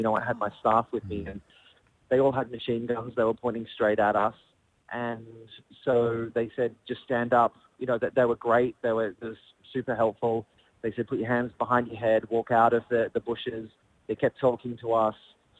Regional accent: Australia; I'm Australian.

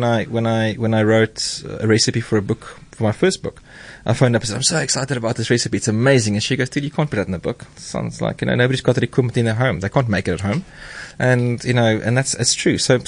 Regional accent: South Africa; It's all about my inspiration as a South African chef of what I used to eat when I was a kid.

